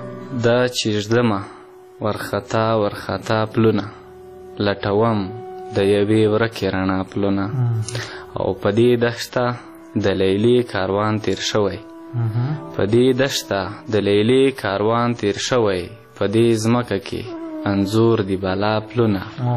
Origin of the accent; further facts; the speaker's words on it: Khyber Pakhtunkhwa, Pakistan; now in Killa Saifullah, Pakistan; د جنوبي وزیرستان اوسېدونکی یم، او فلحال دلته جنوبي پښتونخوا ته راغلی یم چې دلته په کلی سیف الله کې ژوند کوم.